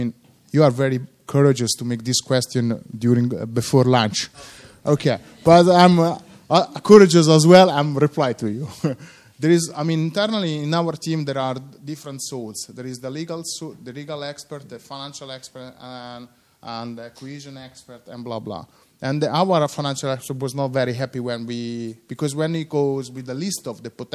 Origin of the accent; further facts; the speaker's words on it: Italy; English is a second language; you understand that I come from Italy